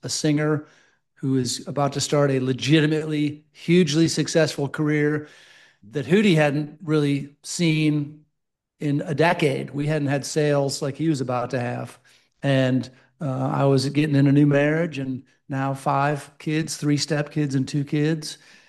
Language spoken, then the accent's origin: English; Chicago, Illinois, United States; we were putting 16, 18, 20, 24,000 people in my hometown gig in Chicago, Illinois.